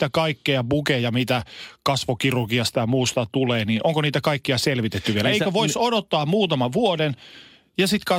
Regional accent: Oulu, North Ostrobothnia, Finland; mä olen Oulusta aluperin kotoisin

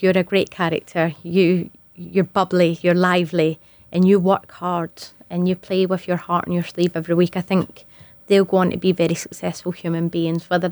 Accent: Scotland, United Kingdom; or me being Scottish, a Scottish international

